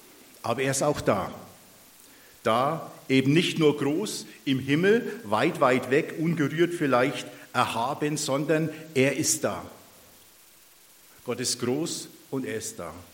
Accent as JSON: {"language": "German", "town": "Geroldsgrün", "region": "Bavaria", "country": "Germany", "said": "Wir sind beide aus dem Frankenwald, also Oberfranken, wer es nicht so rausfindet, was Frankenwald ist. Oberfranken, Großgemeinde Geroldsgrün, ist in der Nähe von Bad Steben, das kennt ihr vielleicht im Kreis Hof. Da sind wir her, zuletzt waren wir in Brotzwinden"}